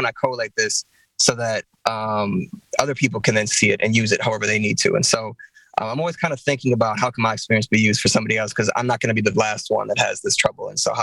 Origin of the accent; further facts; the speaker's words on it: Milwaukee, Wisconsin, United States; So I was born and raised in Milwaukee, in the inner city, kind of started on the east side and grew up pretty much all my life in the 47th and North Avenue uptown area.